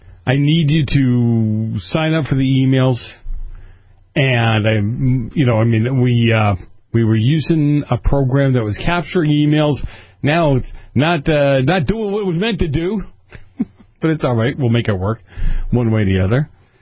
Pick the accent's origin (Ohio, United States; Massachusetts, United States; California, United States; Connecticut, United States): Massachusetts, United States; Boston; And when I grew up in Boston, and I hate to say it, it had in the past, maybe not so now